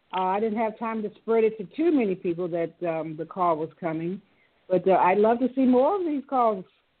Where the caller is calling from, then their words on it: Atlanta, Georgia, United States; I'm calling from Atlanta.